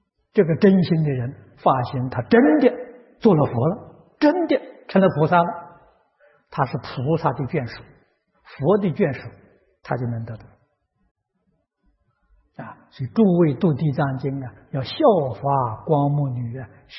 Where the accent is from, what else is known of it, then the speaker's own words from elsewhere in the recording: Guizhou, China; 我过去小时候在贵州念书啊